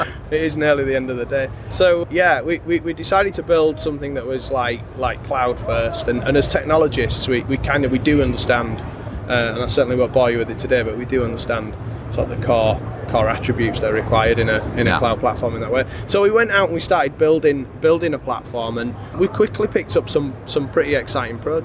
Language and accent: English; the north of England, United Kingdom; a lot of Americans think we are from Australia, because we're from the north of England.